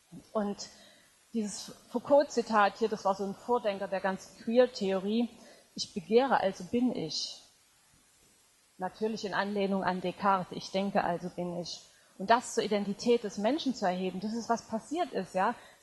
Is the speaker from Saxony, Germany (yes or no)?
yes; Dresden, Saxony, Germany; Und ich stamme aus Dresden.